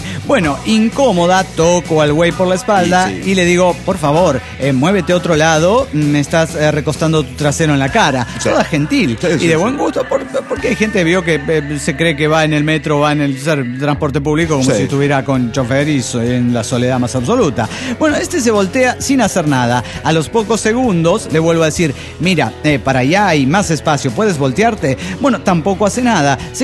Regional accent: Puno, Peru; de Puno, Perú.

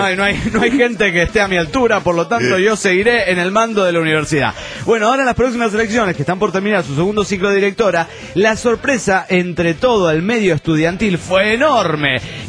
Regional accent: Uruguay; Lo que importa es que los dos somos de Uruguay, saludos.

